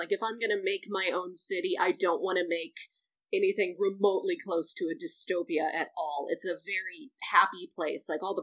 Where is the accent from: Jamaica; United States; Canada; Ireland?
United States; St. Louis, Missouri; it's not directly based on my hometown of St. Louis, but I know, like, this is the only place I've ever lived.